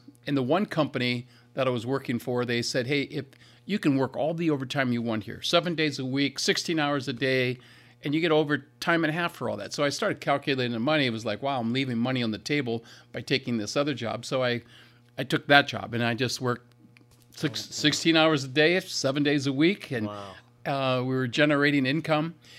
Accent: Massillon, Ohio, United States; So I grew up in Massillon, which is, okay. 30 minutes from here. And I was there until my parents moved away when I was 16.

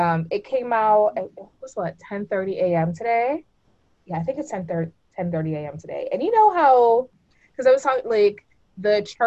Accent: Jamaica; everyone knows that we're both from Jamaica, still have family there, all of that.

